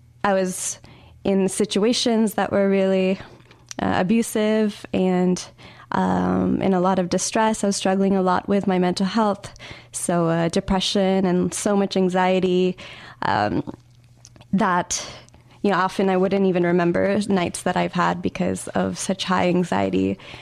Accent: Montreal, Quebec, Canada; also born or lived in Toronto; Asian artist, poet, community worker, born and raised in Montreal, spent some time in Toronto, moved back because I love the city

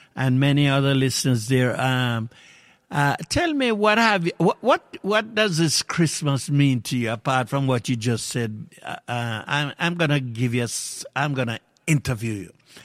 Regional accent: Jamaica; Honestly, this reminds me of growing up in Jamaica.

